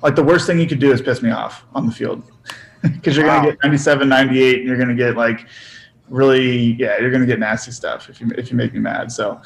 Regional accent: North Hollywood, California, United States; born there; Well, technically, I'm from the Valley. I was born in North Hollywood, and I lived in San Fernando Valley for the first year and a half of my life.

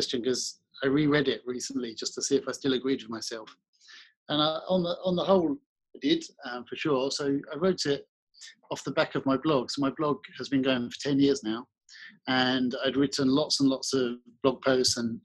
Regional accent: South East England, United Kingdom; accent: slightly Australian; Yeah, so, I'm from Kent in England, and I have a little bit of Australian accent after spending a couple of years there

